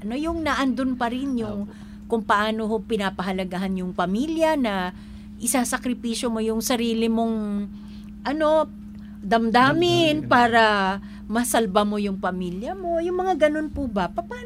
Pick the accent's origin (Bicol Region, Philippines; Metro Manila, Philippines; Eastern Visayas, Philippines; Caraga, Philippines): Metro Manila, Philippines; Tondo; kasi ako po Tagalog, Tondo po kami, yung nanay ko